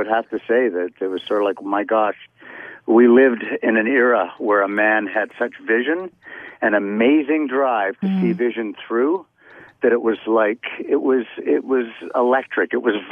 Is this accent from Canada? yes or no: yes; Vancouver, British Columbia, Canada; He said, where are you from? I said, Vancouver.